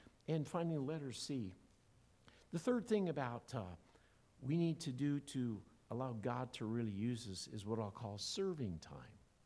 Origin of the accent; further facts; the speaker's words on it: Iowa, United States; I grew up in Iowa, had a neighbor